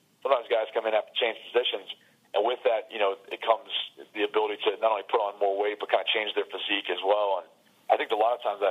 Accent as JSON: {"language": "English", "town": "Columbus", "region": "Ohio", "country": "United States", "tie": "born or raised there", "said": "There's a local radio guy that I grew up with in Columbus who gave me his number"}